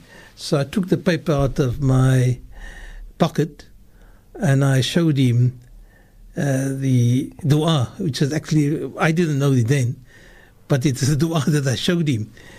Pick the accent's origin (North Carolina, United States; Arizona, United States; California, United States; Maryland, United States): Arizona, United States; Salt River; That's the problem of growing up in Salt River.